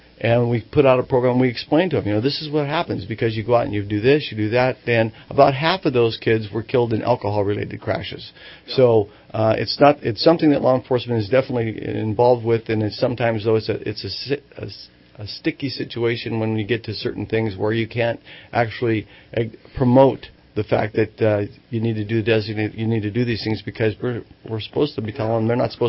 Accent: South Dakota, United States; because I'm from South Dakota

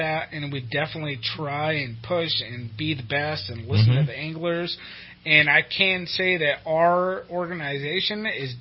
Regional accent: Cottonwood, California, United States; I'm from Cottonwood, California.

